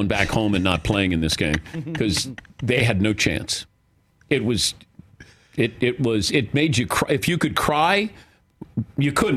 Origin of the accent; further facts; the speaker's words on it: Cincinnati, Ohio, United States; I root for the people of Cincinnati who, whenever I would say I was from Cincinnati, they would always go, "Oh, the Bungles."